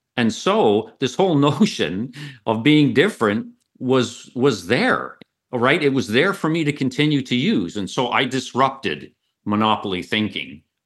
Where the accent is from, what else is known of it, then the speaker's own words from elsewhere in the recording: Kimberley, British Columbia, Canada; So I was born and raised in a little place in British Columbia, Canada, called Kimberley, the highest city in Canada.